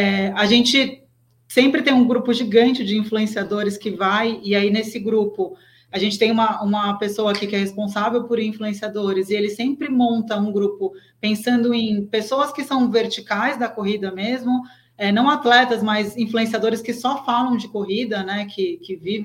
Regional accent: São Paulo, Brazil; Eu sou de São Paulo, mas eu queria ir lá para correr a Maratona do Rio.

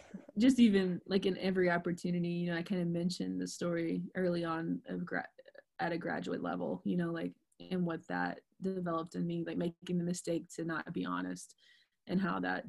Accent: the South, United States; accent: Southern; I don't know if my Southern accent like let that come out right.

